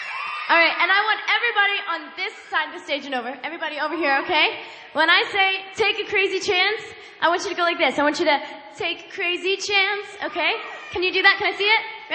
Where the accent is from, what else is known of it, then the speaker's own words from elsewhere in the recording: Texas, United States; A little bit of Texas in there, because I'm from Texas.